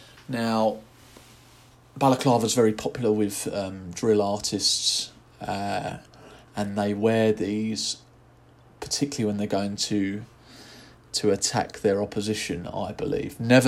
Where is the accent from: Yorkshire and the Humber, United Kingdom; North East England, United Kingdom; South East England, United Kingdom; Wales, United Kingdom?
South East England, United Kingdom; Gillingham; I'm not from London, I'm from Gillingham in Kent